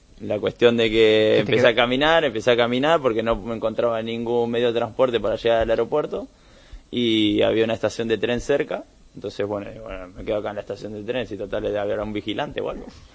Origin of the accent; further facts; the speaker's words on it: Argentina; Soy argentino y tengo doble ciudadanía.